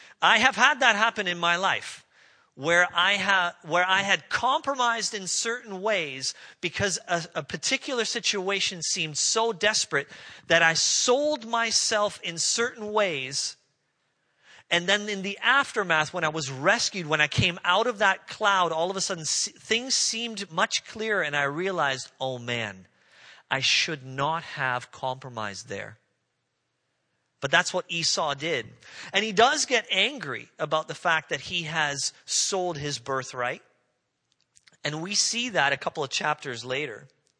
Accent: Canada; because I'm Canadian, I understand game as in like moose, bear, deer, something like that, right?

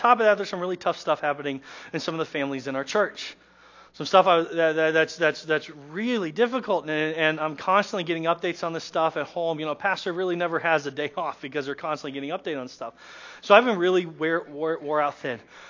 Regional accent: Nebraska, United States; also born or lived in Colorado; I grew up in Nebraska and southeastern Colorado, and there's a lot of plains area.

